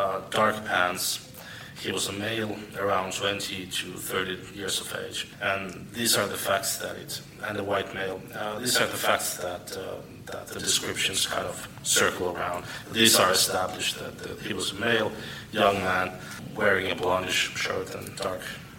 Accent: Turku, Southwest Finland, Finland; I'm from Turku in Finland.

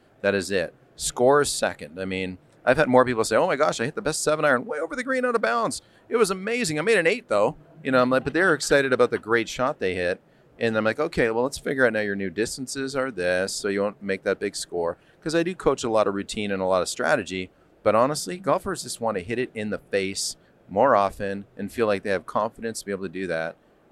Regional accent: Toronto, Ontario, Canada; born or raised there

